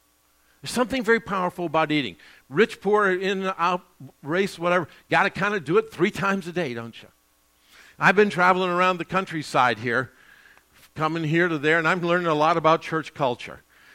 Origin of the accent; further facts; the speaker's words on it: Florida, United States; also born or lived in Cleveland, Ohio, United States; Down in my neck of the woods, I'm from Florida, that's what we face. More than tornadoes, which are more out here, that's for sure. I was in Cleveland, Ohio, for some 30 years